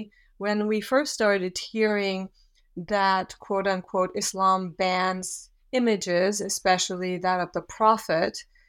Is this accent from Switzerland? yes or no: yes; Switzerland; also born or lived in Australia / Yugoslavia; I had spent my whole life up till that point in Europe. I also had lived in Australia and in Yugoslavia, but I hadn't, and I am from Switzerland